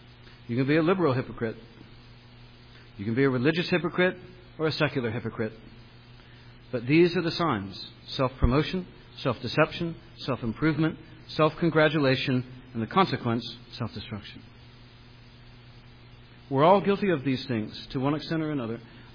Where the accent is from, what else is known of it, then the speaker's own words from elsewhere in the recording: Columbus, Ohio, United States; I went back to my old neighborhood where I grew up in Columbus, Ohio last year.